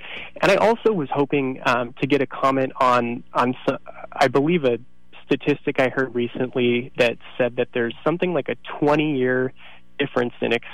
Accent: San Bruno, California, United States; now in Oakland, United States; I grew up in San Bruno in San Mateo County

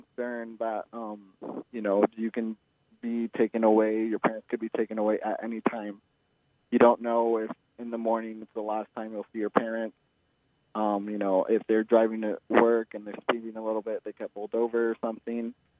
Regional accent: Park City, Utah, United States; first language Spanish; English is a second language; also born or lived in Guerrero, Mexico; So I'm originally from Mexico, Guerrero, and I moved to Park City at the age of two. My parents always spoke Spanish to me at home, and then I learned English in preschool through the Park City School District, actually.

